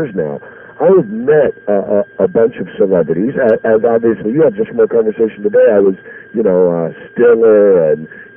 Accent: Philadelphia, Pennsylvania, United States; I showed up at a radio station in Philadelphia, but coincidentally my hometown

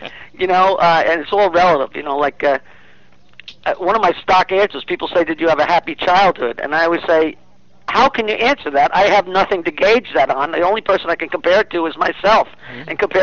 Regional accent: Long Island, New York, United States; To make it quick as possible, I was born in 1948 on Long Island, and my father and his brother married two sisters, and my father inherited the house.

